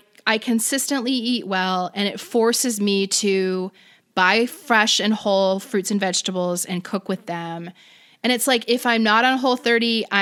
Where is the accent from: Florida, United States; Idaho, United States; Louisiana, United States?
Florida, United States; now in California, United States; I mean, I'm from Florida. I go back home and it's like, bring on the casserole made with, you know, some cream of something soup.